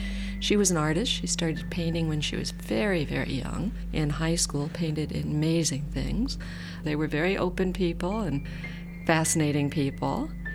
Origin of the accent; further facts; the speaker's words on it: Birmingham, Alabama, United States; born there; I was born in Birmingham.